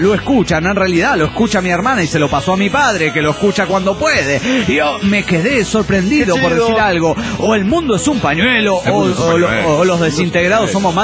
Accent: La Plata, Buenos Aires Province, Argentina; de La Plata, Argentina.

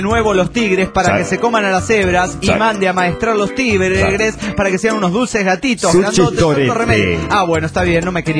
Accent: Monterrey, Nuevo León, Mexico; de Monterrey, Nuevo León, México.

